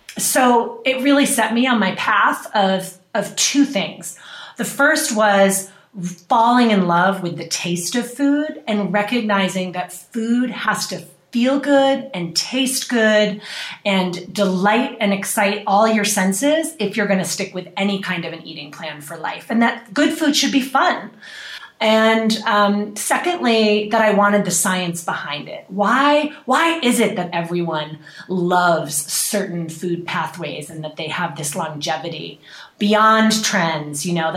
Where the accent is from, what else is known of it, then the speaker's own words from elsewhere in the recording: Boston, Massachusetts, United States; I grew up outside of Boston, and I grew up in an Irish family where both my parents worked